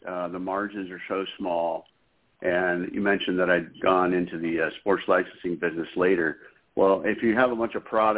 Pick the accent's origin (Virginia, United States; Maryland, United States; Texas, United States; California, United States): California, United States; La Jolla; Well, I grew up in San Diego, actual suburbs of San Diego called La Jolla.